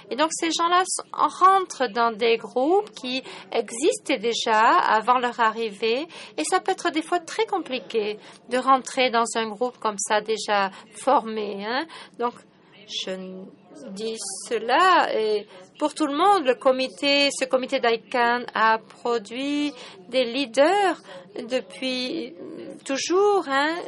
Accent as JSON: {"language": "French", "country": "Turkey", "said": "mais je viens de Turquie"}